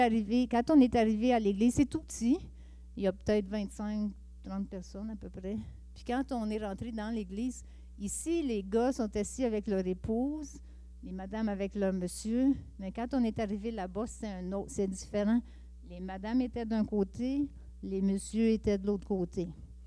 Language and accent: French; Quebec, Canada; also born or lived in Acadia; c'est sûr que j'ai un français, je suis québécoise, qui a été transformée en Acadie, fait que j'ai un français qui est différent.